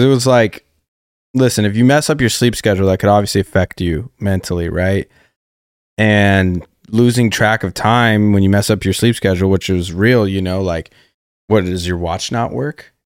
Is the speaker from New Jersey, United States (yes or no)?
no; Colorado Springs, Colorado, United States; It's like that was an influence, and then obviously like growing up in Colorado Springs, and I had lived at these apartments that were by the university for a little bit.